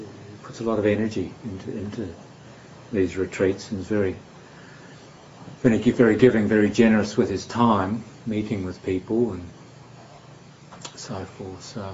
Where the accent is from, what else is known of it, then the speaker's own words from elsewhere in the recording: New Zealand; growing up in New Zealand in the 50s and 60s and so forth